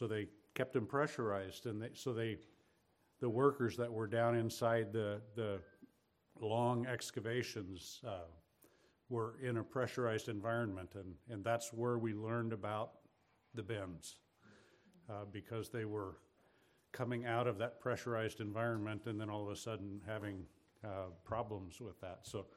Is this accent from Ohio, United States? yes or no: yes; Cincinnati, Ohio, United States; because I grew up in Cincinnati